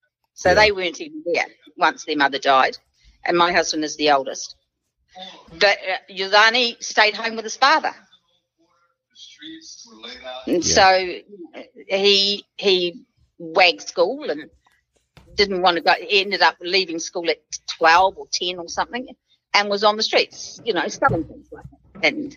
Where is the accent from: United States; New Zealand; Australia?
New Zealand; I'm a New Zealander.